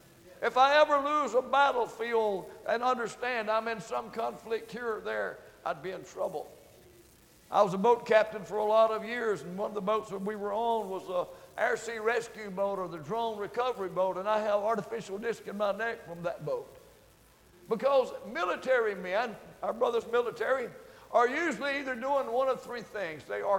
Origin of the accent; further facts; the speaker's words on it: the South, United States; Have y'all guessed I'm from the South? We preach differently a little bit